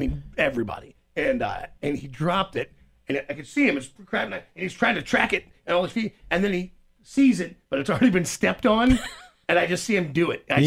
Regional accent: Kansas City, United States; Sure, I'm from Kansas City. I do this all the time.

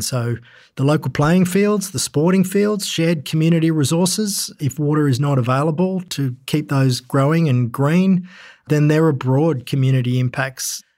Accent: Coffs Harbour, New South Wales, Australia; I grew up in Coffs Harbour

